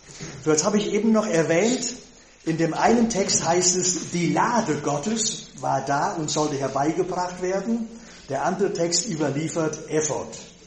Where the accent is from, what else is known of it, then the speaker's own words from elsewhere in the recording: North Rhine-Westphalia, Germany; in meinem Heimatort sitze ich da auf dem Hügel und gucke da das Tal runter bis Richtung Junkernhees, fast nach Fellinghausen.